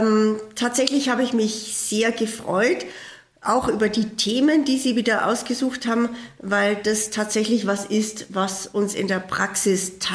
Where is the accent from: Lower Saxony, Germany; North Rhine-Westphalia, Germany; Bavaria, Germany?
Bavaria, Germany; Also erstens, wie Sie ja gesagt haben, komme ich aus dem Chiemgau.